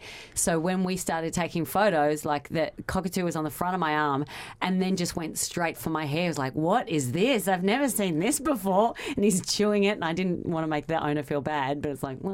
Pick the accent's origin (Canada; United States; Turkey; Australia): Australia; now in London, United Kingdom; I'm from Australia, but I live in London now.